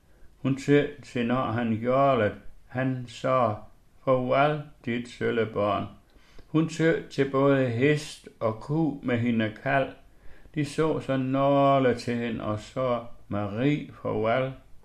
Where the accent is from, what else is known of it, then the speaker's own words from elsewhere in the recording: Central Denmark Region, Denmark; accent: West Jutlandic; first language West Jutlandic Danish; den jyske dialekt, som er mit modersmål, det er fra Vestjylland. Det er fra det, der hedder Nørre Horne Herred, eller Søndende Å, som angiver, at det er egnen syd for Skjern Å.